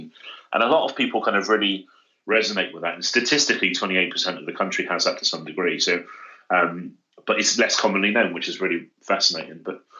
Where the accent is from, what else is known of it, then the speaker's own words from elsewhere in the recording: Kingswood, South West England, United Kingdom; also born or lived in Yate; Yeah, so I was born, I was born in Yates, but then when I was about two, we moved to Kingswood, and most of my kind of childhood was spent in Kingswood, and then ended up coming full circle back in Yates.